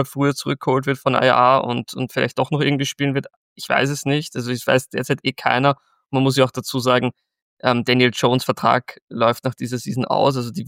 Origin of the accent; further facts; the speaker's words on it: Austria; man hört es wahrscheinlich raus, ich komme ja aus Österreich